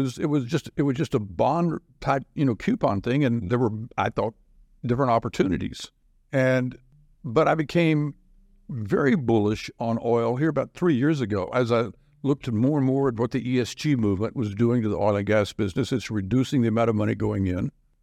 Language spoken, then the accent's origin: English; Wise County, United States; I grew up, I grew up in Wise County when it was dirty and hot anyway